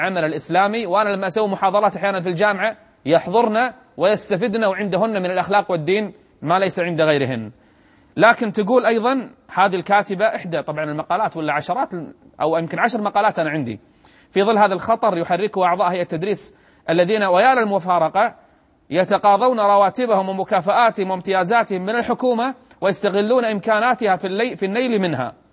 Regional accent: Kuwait; عندنا بالكويت

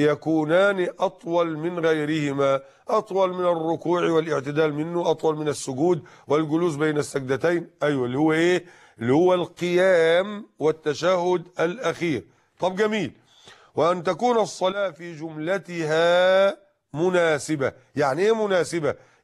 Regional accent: Egypt; فالآن الفلاحون عندنا في مصر يحصدون القمح أي الغلة

